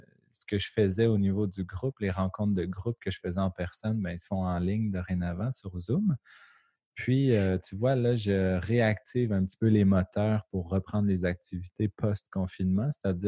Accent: Joliette, Quebec, Canada; Nous, on vient de Joliette, dans la Nadia.

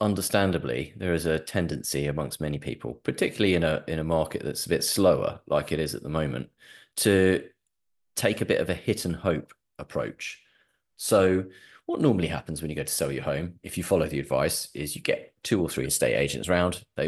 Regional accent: United Kingdom; being British, we're not very good at making an offer.

